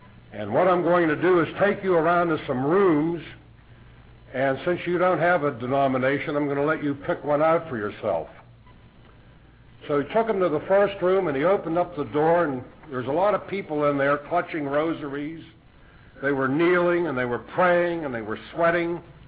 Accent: Potomac, Maryland, United States; I'm from Potomac, Maryland, incidentally

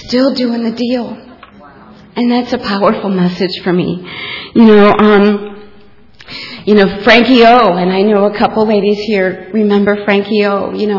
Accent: Akron, Ohio, United States; You know, I'm from Akron, Ohio, in Dr. Bob's house.

